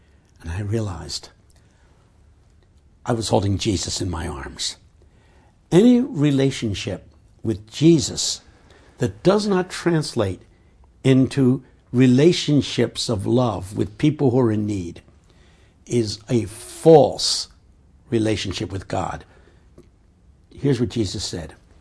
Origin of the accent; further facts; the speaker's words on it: Philadelphia, Pennsylvania, United States; I come from Philadelphia in the United States.